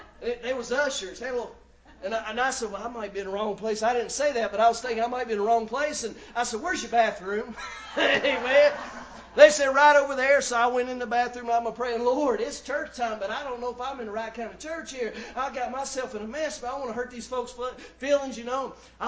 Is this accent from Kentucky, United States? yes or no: yes; Kentucky, United States; We grew up out there in Kentucky, and a lot of them old back roads.